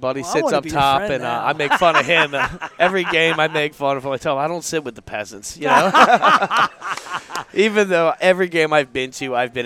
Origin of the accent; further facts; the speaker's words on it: Edgewood, Maryland, United States; I grew up in Edgewood.